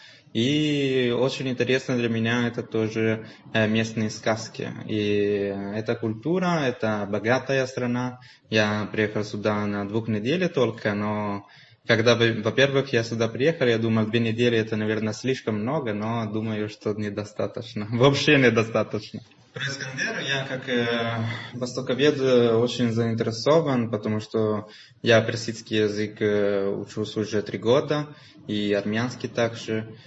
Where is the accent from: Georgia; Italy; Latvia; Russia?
Italy; Liguria; Russian is a second language; now in Venice, Italy; Я из Лигурии, который это регион, который находится на береге около границы Франции. Но я на данный момент учусь на востоковедении Венеции.